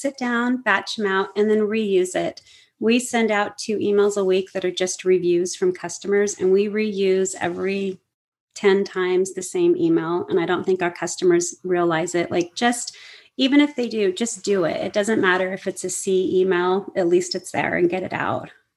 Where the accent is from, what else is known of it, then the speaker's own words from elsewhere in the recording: Seattle, Washington, United States; I like Nordstrom's. I'm from Seattle. Nordstrom's is everything.